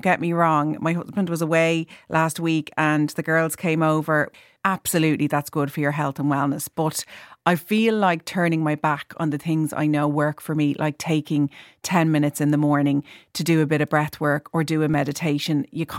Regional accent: Howth, Leinster, Ireland; my hometown of Howth in County Dublin

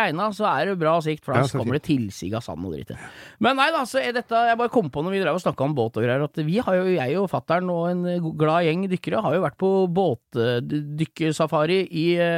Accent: Hvaler, Viken, Norway; jeg jo født og oppvokst på Hvaler, holdt jeg på å si, på sommeren jeg, så jeg har jo vært mye på sjøen

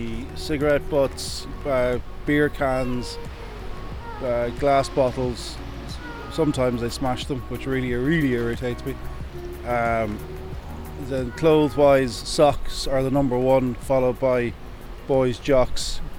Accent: Wexford, Leinster, Ireland; I'm Irish. I'm from Goree. I'm from Wexford.

